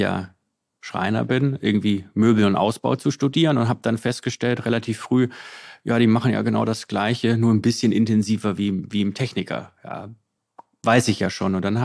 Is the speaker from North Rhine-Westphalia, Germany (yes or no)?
no; Giengen, Baden-Württemberg, Germany; Ich komme aus der Nähe, also zwischen Heidenheim und Ulm. So, das ist quasi so die Grenze zu Bayern, genau, aus der Ostalb, so ein bisschen Donaumoos, Brenztal, die Gegend. Also im Endeffekt, ich bin in Giegen geboren, wo die Teddybären herkommen, Steifbären.